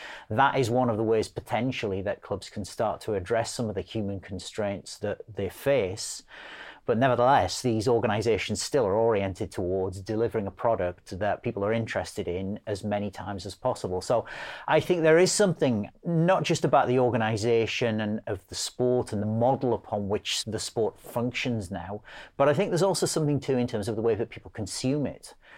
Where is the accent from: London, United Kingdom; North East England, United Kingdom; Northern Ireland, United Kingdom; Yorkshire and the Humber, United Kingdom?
North East England, United Kingdom; Middlesbrough; I was born and brought up on Erson Park Road, opposite Middlesbrough Football Ground.